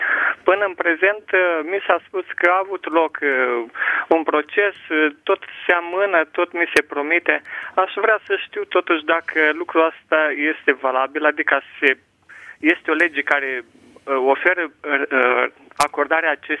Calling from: Iași, Iași County, Romania; Sunt din Iași

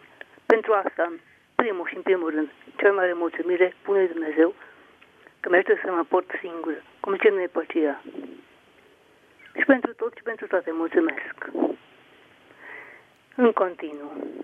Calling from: Petroșani, Hunedoara County, Romania; sunt din Petrușani.

